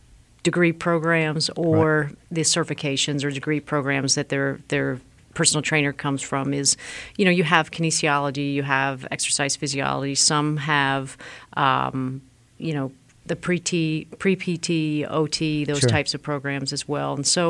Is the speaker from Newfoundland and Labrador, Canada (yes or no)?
no; Ontario, Canada; So my background, I'm actually from Canada.